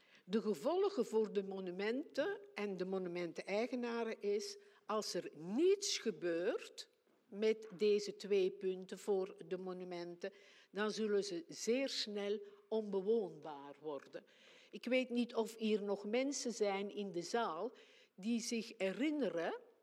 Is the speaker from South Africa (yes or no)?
no; Belgium; now in Tricht, Netherlands; Ik woon al 40 jaar in Tricht. En zoals je hoort ben ik van Belgische afkomst.